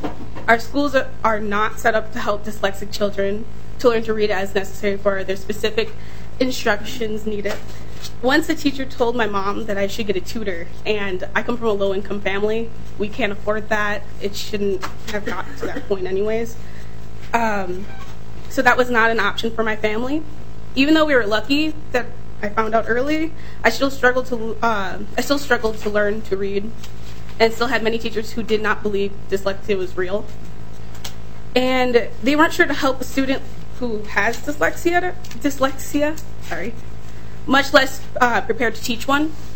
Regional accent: Saint Paul, Minnesota, United States; I'm dyslexic. I was born and raised here in St. Paul, Minnesota.

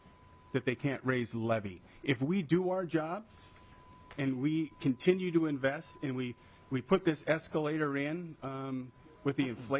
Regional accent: Minnesota, United States; I'm from Greater Minnesota, as are you.

